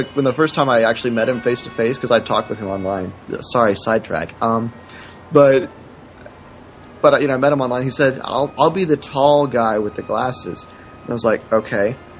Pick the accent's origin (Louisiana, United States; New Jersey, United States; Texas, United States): Texas, United States; San Antonio; moved away as an adult; now in Arizona, United States; moved from my hometown, San Antonio, out to Arizona to go to school.